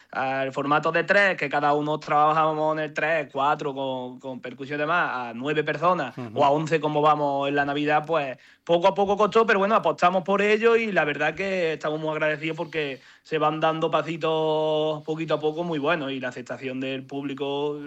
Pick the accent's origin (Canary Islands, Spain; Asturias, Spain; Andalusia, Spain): Andalusia, Spain; somos de cerca de Alameda e incluso ensayamos en Alameda y solemos estar mucho en el pueblo.